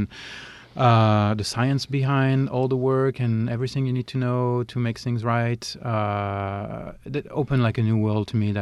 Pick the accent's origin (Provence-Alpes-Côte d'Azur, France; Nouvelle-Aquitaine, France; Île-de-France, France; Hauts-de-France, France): Île-de-France, France; Paris; also born or lived in New York; now in United States; I grew up in Paris and then moved to New York and then ended up in this very, very small town of 800 people in the middle of the woods.